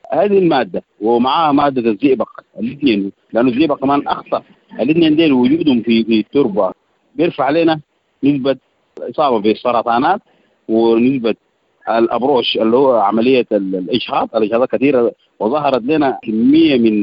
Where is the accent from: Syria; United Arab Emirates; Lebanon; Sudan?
Sudan; Kadugli, South Kordofan; المواد المستخدمة عندنا في السودان أو عندنا في جبالنا في كادوغلي بالضبط بيستخدموا السيانيد